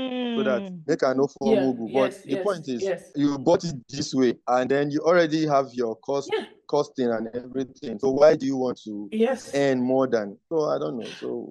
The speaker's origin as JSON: {"language": "English", "region": "Kogi", "country": "Nigeria", "also_born_or_lived": "Kaduna", "said": "I'm from Kogi, North Central."}